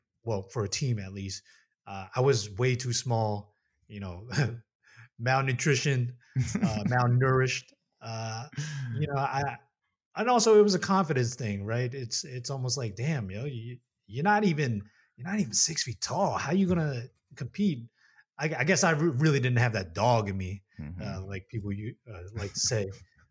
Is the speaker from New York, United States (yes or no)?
yes; New York City, New York, United States; Born and raised in New York.